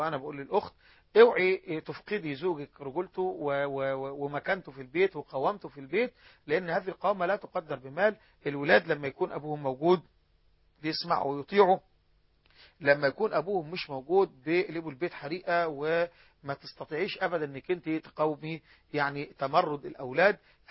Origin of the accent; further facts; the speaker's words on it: Egypt; حتى أفقر الفقراء عندنا في مصر ما بيموتش من الجوع